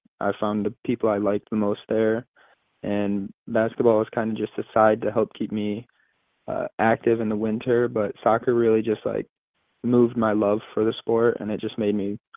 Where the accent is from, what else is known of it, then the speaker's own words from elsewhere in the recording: Otsego, Michigan, United States; I was born and raised in Otsego, Michigan, and there were five total kids, all boys, and I was the youngest.